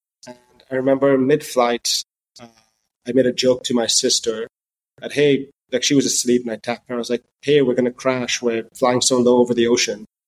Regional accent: Maharashtra, India; In my home state of Maharashtra, it's a different language.

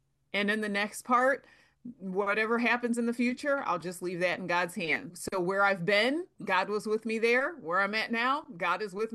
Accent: Ohio, United States; I was born in Ohio, so I'm a Midwestern girl through and through. And so I started off on one side of Ohio, and now I live on the other side of the state.

